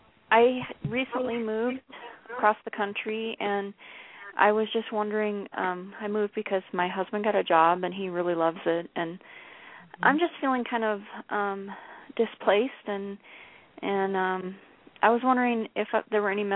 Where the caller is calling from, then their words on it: Salt Lake City, Utah, United States; I'm calling actually from Salt Lake City